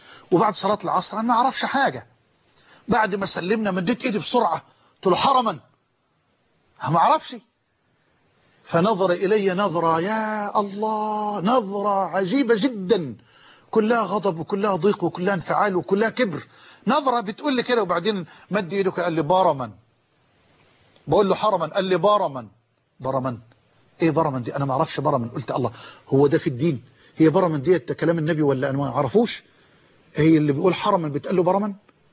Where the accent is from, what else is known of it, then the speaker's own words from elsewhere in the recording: Damouh, Egypt; أنا كنت طفلا صغيرا، ممكن أكون 6 سنين، وكنت في هذا الوقت أعشق الأذان، وأؤذن في مسجدنا في قريتنا المتواضعة دموه